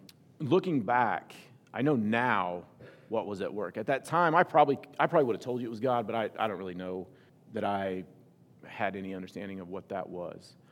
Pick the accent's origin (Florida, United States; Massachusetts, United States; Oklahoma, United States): Oklahoma, United States; So, I grew up in Oklahoma, and I'm gonna give you some of my backstory